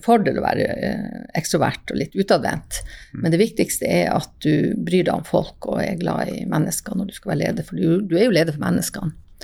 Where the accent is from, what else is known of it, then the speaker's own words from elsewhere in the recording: Jakobselv, Finnmark, Norway; Jeg hadde det første kurset hjemme i Jakobselv faktisk.